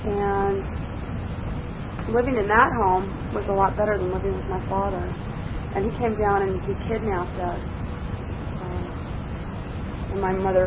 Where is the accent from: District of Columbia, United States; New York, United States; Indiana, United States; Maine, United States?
New York, United States; New York City; born there; Well, like I said, I was born in Brooklyn, New York.